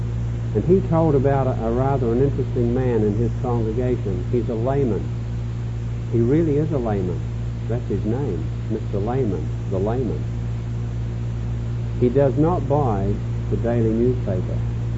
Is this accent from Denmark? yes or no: no; New Zealand; now in United States; I was blessed when I became a Southern Baptist in 1960, having left my home country, which was 6,500 miles southwest of Los Angeles, away down under in New Zealand